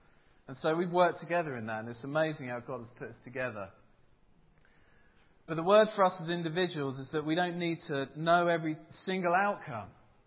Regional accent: United Kingdom; I don't know about you, but I'm British.

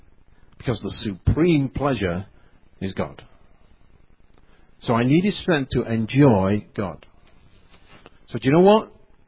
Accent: England, United Kingdom; I'm quiet about me. You know, I'm a reserved guy. I'm English.

